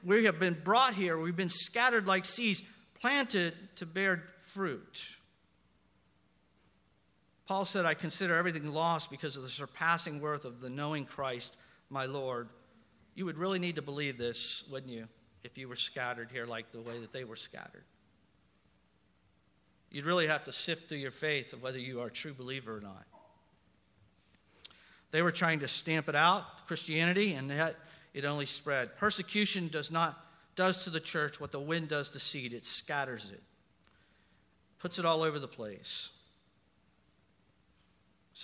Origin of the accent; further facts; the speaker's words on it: Ohio, United States; now in Pittsburgh, United States; I was scattered here from Ohio. I came from Ohio. I've been in Pittsburgh for 18 years. I am a Pittsburgher.